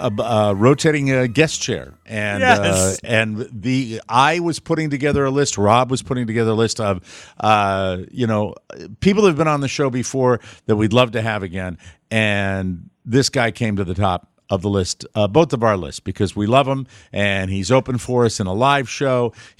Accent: Glastonbury, Connecticut, United States; as we were driving the 40 to 45 minutes from my hometown of Glastonbury, Connecticut, to a town called Ledyard

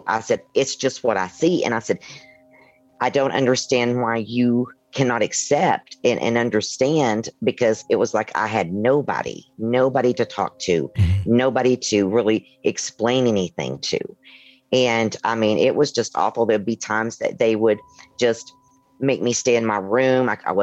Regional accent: Tennessee, United States; Yes. I was raised in Tennessee.

